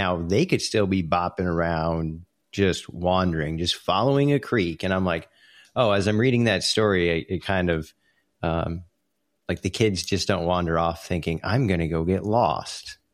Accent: New England, United States; Because I did the same thing growing up in New England, visiting cousins in Vermont.

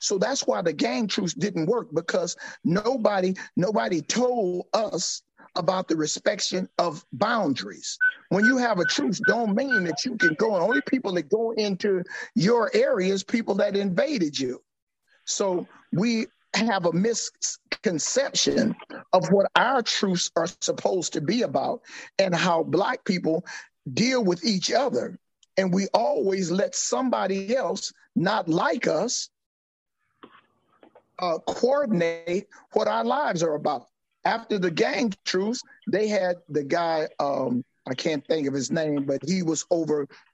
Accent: Compton, California, United States; I was saying that I grew up in Compton. I was raised in Compton on Elm Street, Nightmare on Elm Street.

